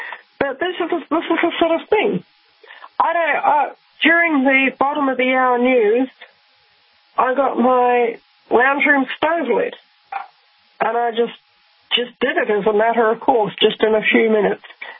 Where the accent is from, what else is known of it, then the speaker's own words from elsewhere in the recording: Rotorua, Bay of Plenty, New Zealand; I didn't grow up in such an arid area. I grew up in Rotorua in New Zealand.